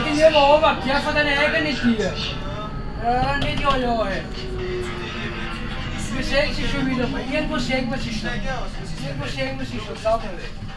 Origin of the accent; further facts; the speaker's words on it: Austria; Ich bin ein Österreicher.